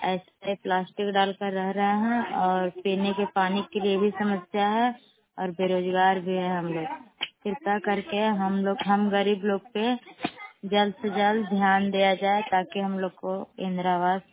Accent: Dharara Kala, Bihar, India; ग्राम धरारा कला पंचायत से हूँ, फतेहपुर प्रखंड गया जिला के रहने वाले हूँ

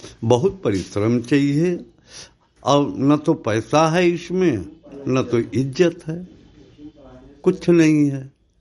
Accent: Ghamapur, Uttar Pradesh, India; ग्राम Ghamapur, post लोता का निवासी हूँ।

